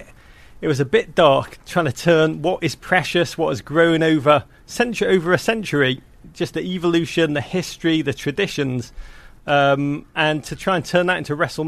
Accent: Liverpool, North West England, United Kingdom; I grew up in Liverpool in the 1980s. It's the greatest city in the world.

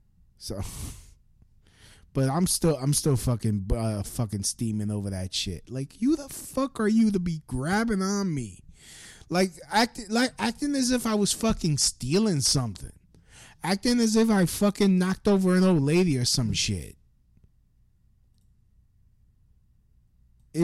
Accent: Brooklyn, New York, United States; and I'm from Brooklyn.

